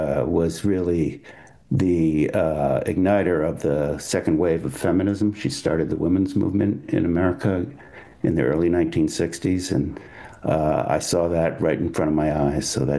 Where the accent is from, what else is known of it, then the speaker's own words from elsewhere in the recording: Grandview, New York, United States; also born or lived in Manhattan; I grew up in Grandview, New York, and on the Upper West Side of Manhattan.